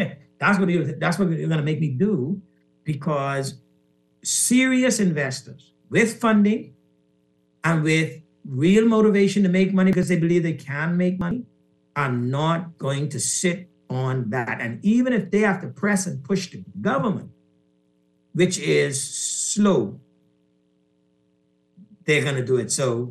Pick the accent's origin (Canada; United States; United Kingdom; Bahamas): Bahamas; Exuma; So I'm from Exuma